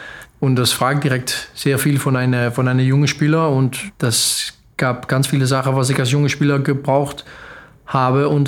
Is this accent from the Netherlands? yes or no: yes; Geleen, Limburg, Netherlands; German is a second language; In Geleen.